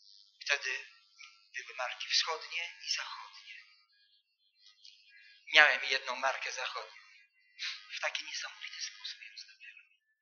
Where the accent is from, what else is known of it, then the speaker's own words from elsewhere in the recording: Wrocław, Lower Silesian Voivodeship, Poland; Pochodzę z Wrocławia.